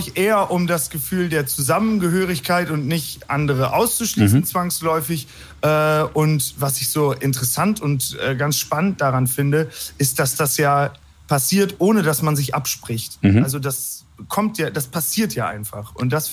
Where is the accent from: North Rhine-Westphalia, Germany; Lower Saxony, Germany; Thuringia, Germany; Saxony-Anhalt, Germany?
Lower Saxony, Germany; Hagen am Teutoburger Wald; ich komme hier aus Hagen am Teutoburger Wald